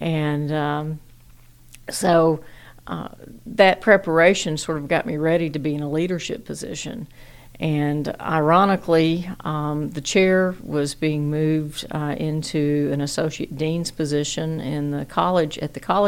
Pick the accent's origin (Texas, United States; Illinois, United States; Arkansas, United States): Arkansas, United States; Jonesboro; actually Jonesboro is my hometown, so I grew up in Jonesboro.